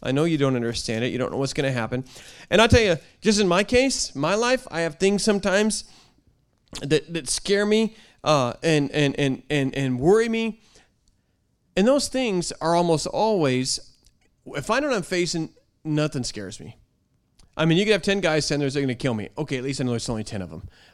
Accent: Northwest, United States; I remember I was going out to pray one night in Indiana, and I was from the Northwest

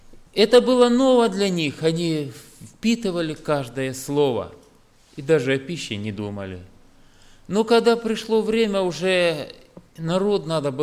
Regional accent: Merefa, Kharkiv Oblast, Ukraine; я из Мирефы.

